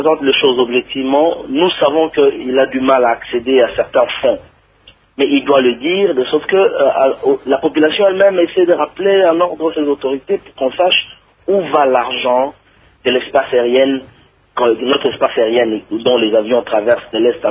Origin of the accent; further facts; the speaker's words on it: DR Congo; Mais chez nous, au Congo, quand un visiteur arrive pour la première fois, le premier signe de désordre d'un pays désordonné, c'est à partir de l'aéroport.